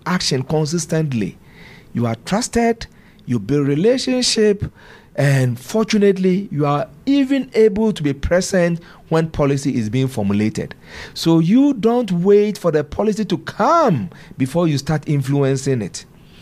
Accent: Ghana

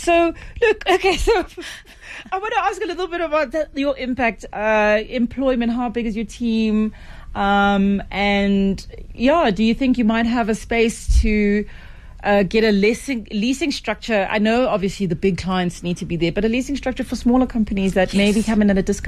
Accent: Cape Town, Western Cape, South Africa; Sorry, I'm from Cape Town.

